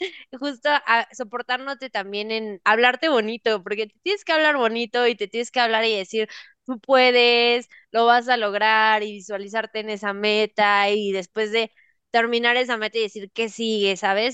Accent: Mexico; No, somos mexicanos, no kenianos.

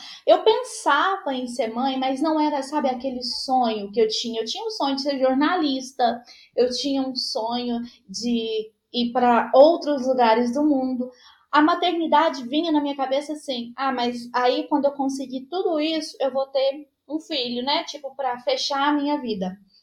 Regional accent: Uberlândia, Minas Gerais, Brazil; eu sou de Uberlândia, Minas Gerais, e hoje eu moro no interior do Rio de Janeiro.

